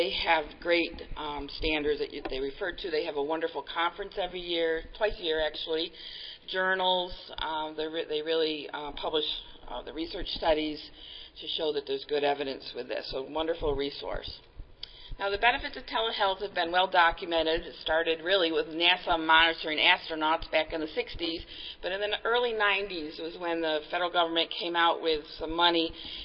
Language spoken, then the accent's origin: English; New York, United States; I'm from New York State. Yes, the snow country.